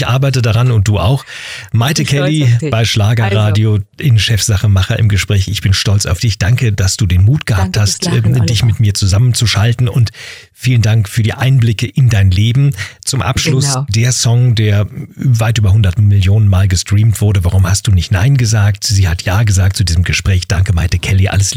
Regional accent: Berlin, Germany; born there; Meine Geburtsstadt Berlin.

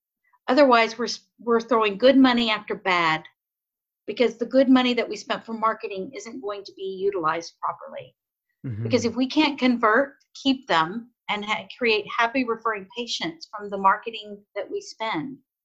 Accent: Texas, United States; I'm from Texas.

